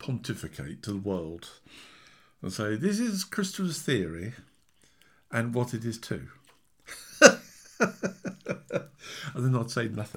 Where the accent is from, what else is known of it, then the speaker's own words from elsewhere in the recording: Barcelona, Catalonia, Spain; I come from Barcelona.